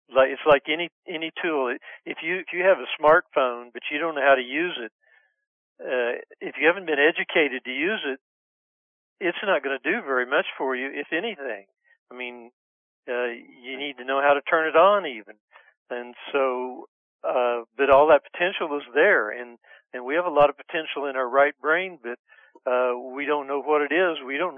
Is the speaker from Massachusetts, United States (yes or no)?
no; Oklahoma, United States; I was raised Southern Baptist in Northwest Oklahoma.